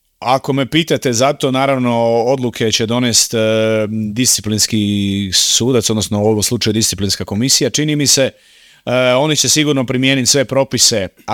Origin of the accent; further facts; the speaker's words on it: Croatia; Pa ja sam naravno subjektivan kao Hrvat